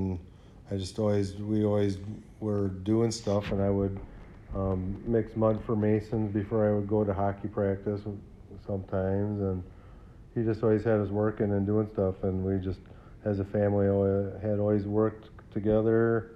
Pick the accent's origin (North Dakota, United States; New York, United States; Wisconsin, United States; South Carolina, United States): Wisconsin, United States; Neenah; Well, I grew up in Neenah, Wisconsin. I was born at Theta Clark in 1975.